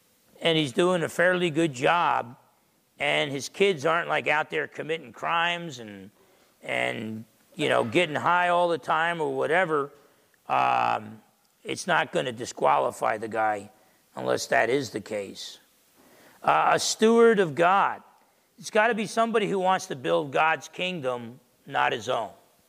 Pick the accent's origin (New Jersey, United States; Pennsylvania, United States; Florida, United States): New Jersey, United States; Growing up in New Jersey, I didn't think that was a good idea.